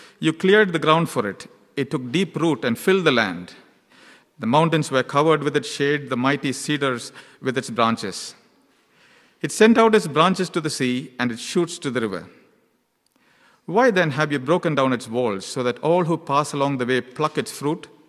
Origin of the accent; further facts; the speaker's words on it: India; I come from India, and I grew up there.